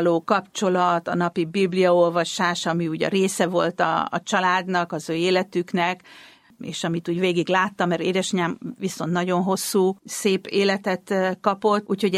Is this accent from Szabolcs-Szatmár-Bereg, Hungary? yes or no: no; Miskolc, Borsod-Abaúj-Zemplén, Hungary; Ott éltünk, hatan vagyunk testvérek, és ő nagyon fiatalon meghalt, én még 7 éves voltam akkor. Utána ugye onnan el kellett jönnünk, és Miskolcra kerültünk